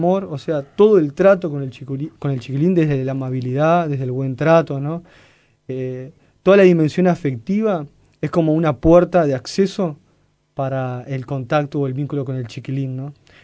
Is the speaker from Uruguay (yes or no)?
yes; Soriano, Uruguay; No es que por ser de Soriano, yo soy de Soriano, ¿no?